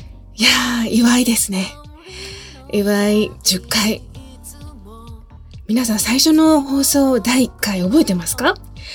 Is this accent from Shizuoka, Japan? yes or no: yes; Shizuoka, Japan; 私の地元の静岡では40度近い速報が出ましたね。